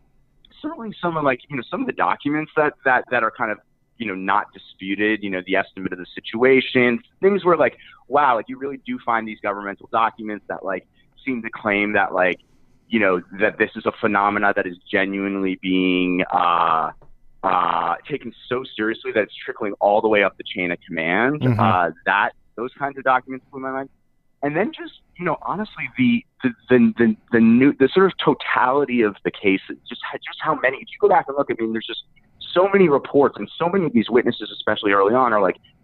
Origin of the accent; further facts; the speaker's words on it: New York City, New York, United States; So I grew up in New York City